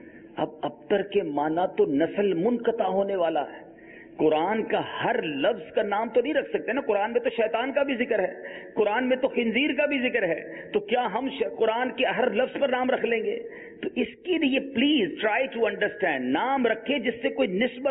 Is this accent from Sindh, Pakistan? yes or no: yes; Karachi, Sindh, Pakistan; ہم لوگ بیمن لوگ ہیں, ہم کراچی میں ہی پیدا ہوئے, ہمارا خاندان بھی یہی ہے, کسی اور شہر میں بھی نہیں ہے.